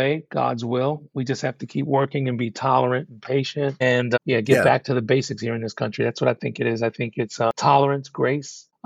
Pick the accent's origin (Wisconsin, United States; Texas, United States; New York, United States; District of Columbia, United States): New York, United States; Brooklyn; It was my story of growing up in Brooklyn.